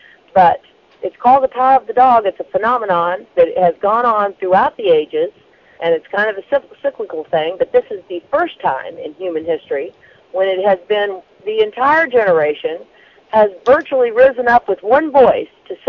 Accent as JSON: {"language": "English", "town": "Topeka", "region": "Kansas", "country": "United States", "said": "You know, that's we're from Topeka"}